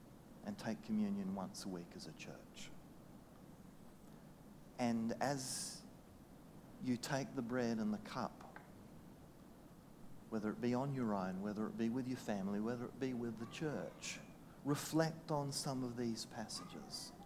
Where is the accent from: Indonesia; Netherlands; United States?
Indonesia; like the one I grew up in Indonesia amongst headhunters